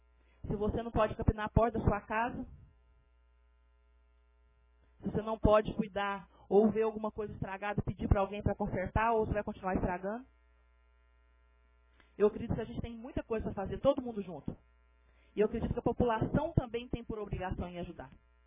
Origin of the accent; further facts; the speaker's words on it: Jaci, São Paulo, Brazil; E nós ainda, né, que somos de Jaci, temos que ter mais cuidado ainda.